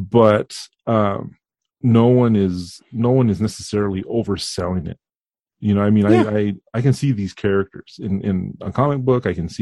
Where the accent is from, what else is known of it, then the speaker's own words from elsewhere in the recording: New York, United States; Yeah, I grew up in Hell's Kitchen. Bugs everywhere.